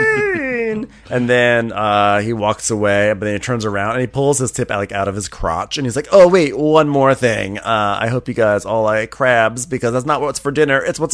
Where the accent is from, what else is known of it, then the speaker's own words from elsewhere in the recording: United Kingdom; But you know what? I'm British, and I'm not going to dwell on the fact and let it affect my job.